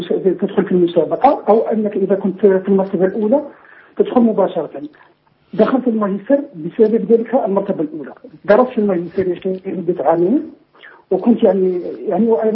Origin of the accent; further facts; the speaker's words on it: Morocco; وأنا من المغرب.